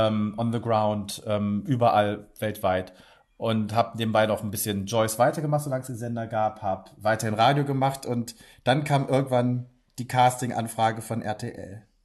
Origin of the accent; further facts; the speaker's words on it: Magdeburg, Saxony-Anhalt, Germany; Ich komme ja gebürtig aus Magdeburg und habe dort schon immer irgendwie Fernsehen machen wollen.